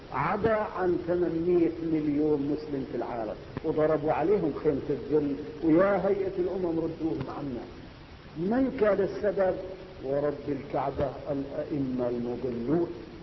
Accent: Syria; تجد البابا ورب الكعبة يهوديون باعتراف مسيحي عندنا في سوريا.

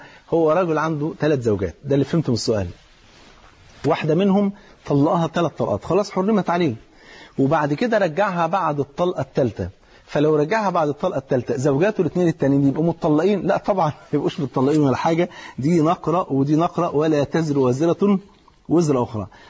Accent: Egypt; يقول لك حتى المثل عندنا في مصر ليه يقول بيع رخيص تبيع اكتر تكسب اكتر

